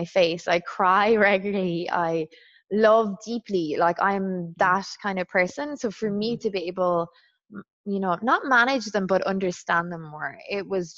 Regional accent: Ireland; as a Catholic girl growing up in Ireland, that was God.

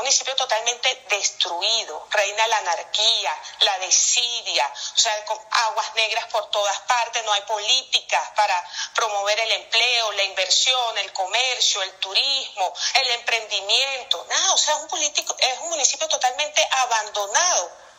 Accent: Valencia, Carabobo, Venezuela; born there; also born or lived in Nirgua; yo nací en Valencia, pero viví hasta los 3 años en Nirgua, porque mis papás, bueno, obviamente por mi apellido … yo soy hija de padres italianos

